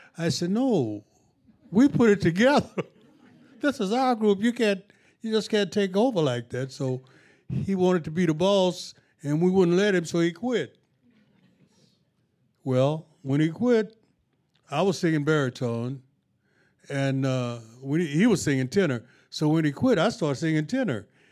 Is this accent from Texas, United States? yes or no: yes; Texas, United States; Yeah, we're from Texas.